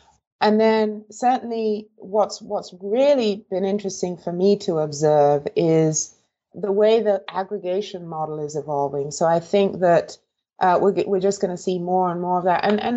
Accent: England, United Kingdom; moved away as an adult; now in San Francisco, United States; And I moved to San Francisco in 95. I moved from England, and I've worked predominantly for tech companies.

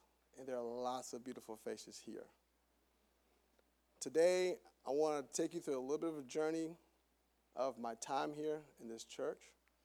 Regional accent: Palm Beach, Florida, United States; also born or lived in Haiti; So I'm Haitian. I was born in Haiti. My dad, being a very visionary man, brought us here to America with just a better vision and hope for us. Raised up in Palm Beach, came up here in Tallahassee, Florida

